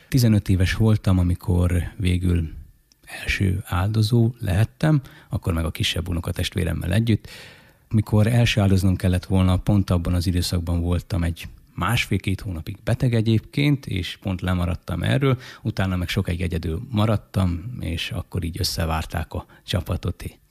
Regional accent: Budapest, Hungary; born there; az apai ágról pedig Budapeste. Ott is születtem, ahogy beszéltünk is erről, csak amikor két és féles voltam, akkor sajnálatos módon édesapám elhunyt, és édesanyám ekkor úgy döntött, hogy visszaköltözik nagyapámhoz

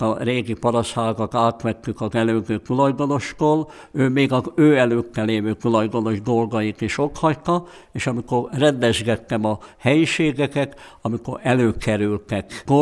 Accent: Tolcsva, Borsod-Abaúj-Zemplén, Hungary; born there; én tolcsvai születésű vagyok, az én édesapám volt itt több mint 40 évig görögkatolikus pap

